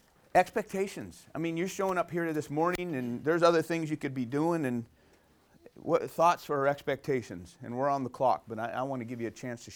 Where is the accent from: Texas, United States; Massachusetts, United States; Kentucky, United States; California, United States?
California, United States; San Diego; My dad was in the business, born and raised in San Diego, married 30 years-ish, and three boys.